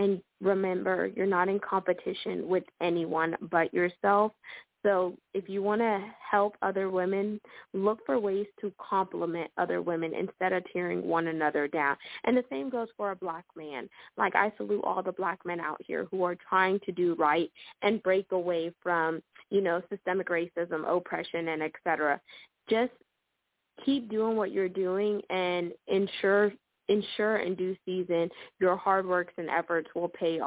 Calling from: Houston, Texas, United States; I'm calling in from Houston, Texas

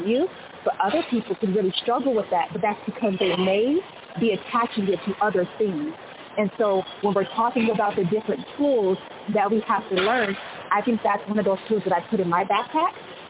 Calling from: California, United States; I'm calling from California.

